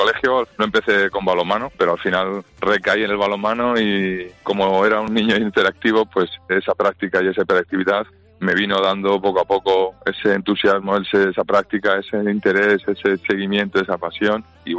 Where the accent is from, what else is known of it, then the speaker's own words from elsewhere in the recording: Madrid, Community of Madrid, Spain; born there; also born or lived in Ciudad Real; now in Guadalajara, Spain; aunque yo nací en Madrid, luego, pues bueno, pues encima las circunstancias laborales, profesionales, me han hecho pasar una cantidad importante de años, 11 años prácticamente en Ciudad Real y bueno, pues ahora ya llevo 4 compartiendo vida en Guadalajara